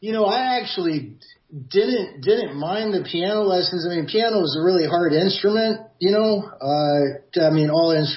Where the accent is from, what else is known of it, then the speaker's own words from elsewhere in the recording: Jacksonville, Florida, United States; I grew up in Jacksonville, Florida.